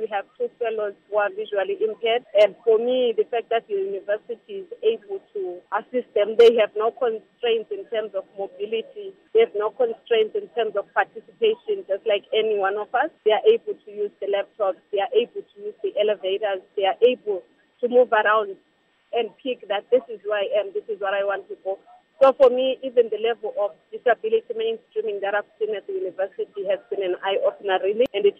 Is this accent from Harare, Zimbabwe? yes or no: no; Bulawayo, Zimbabwe; now in Victoria Falls, Zimbabwe; born and bred in Bulawayo, and then I moved to Victoria Falls in 2006